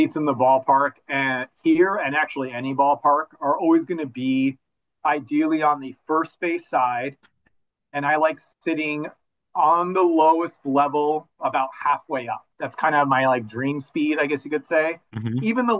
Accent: California, United States; now in New York, United States; as someone that's not born and raised in New York and was intimidated initially by the subways, I wish I had just done it when I first got here and jumped into it, because it's so easy. And being a SoCal native and driving everywhere

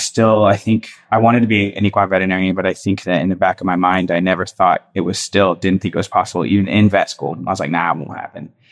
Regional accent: Indiana, United States; also born or lived in Texas; Yeah, I'm originally from Texas, but I moved to Indiana right before kindergarten. So Indiana is where I consider home.

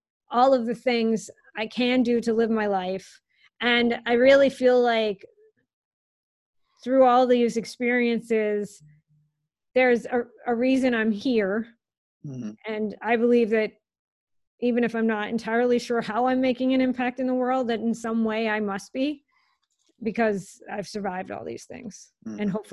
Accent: Worcester, Massachusetts, United States; Remember, I came from Worcester, Massachusetts. My dad's a cop. My mom's a teacher.

